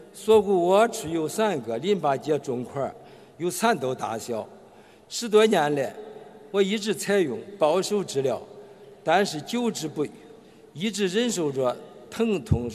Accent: Henan, China; 我来自河南，是一名老中医

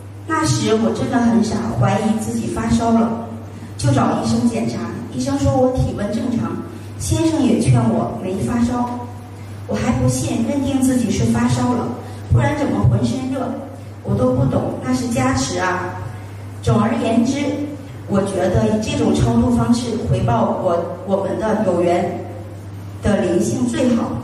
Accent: Yanbian, Jilin, China; now in Singapore; 我来自东北延边，那边的人很会打架的，东北虎就是给我们起的名字。

